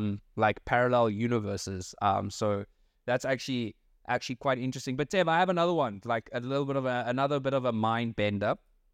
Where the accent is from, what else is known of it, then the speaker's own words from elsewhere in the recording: South Africa; because I'm South African and we know he didn't die in the 80s.